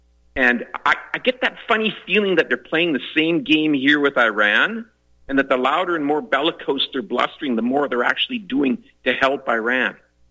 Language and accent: English; Canada; I'm a Canadian, but I'm watching you guys